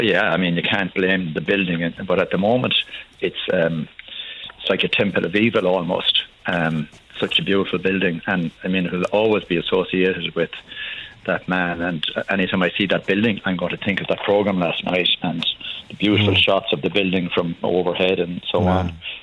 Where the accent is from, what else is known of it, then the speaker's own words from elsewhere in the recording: Connacht, Ireland; I'm from Mayo. My wife's from Galway, so we know the place well.